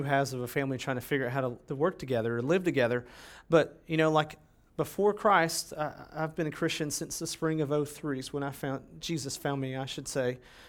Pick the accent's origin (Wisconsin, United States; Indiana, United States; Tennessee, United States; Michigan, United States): Tennessee, United States; born there; now in Texas, United States; I'm an American. I live in Texas, right? Although I'm a native Tennessean by birth